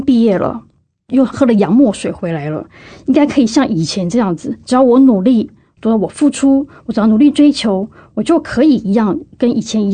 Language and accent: Chinese; Taiwan; accent: Taiwanese; 我们是台湾人是比较少数的嘛，那有时候我们讲话那个台湾的口音马上就被认出来了